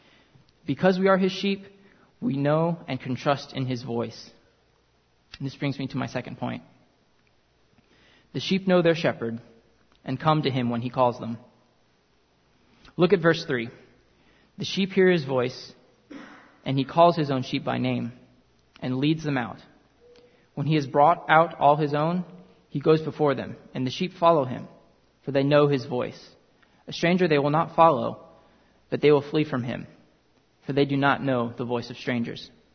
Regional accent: Uganda; In fact, growing up in Uganda, my family had an African gray parrot.

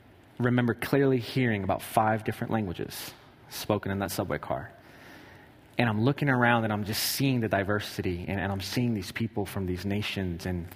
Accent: Brooklyn, New York, United States; born there; I was actually born in Brooklyn. I was born in Brooklyn, New York. I didn't live there long.

